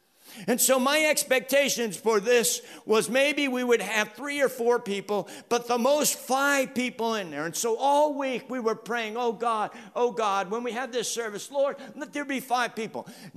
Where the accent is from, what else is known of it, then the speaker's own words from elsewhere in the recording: Florida, United States; I'm thinking I'm from South Florida. I don't know what it's like in St. Joe, but South Florida, if it sprinkles or rains a little bit